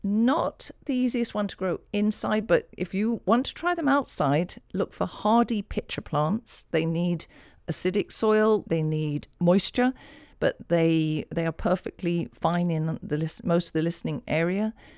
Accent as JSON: {"language": "English", "region": "England", "country": "United Kingdom", "tie": "born or raised there", "said": "the first time I saw a Venus flytrap was in the wild when I was growing up in England"}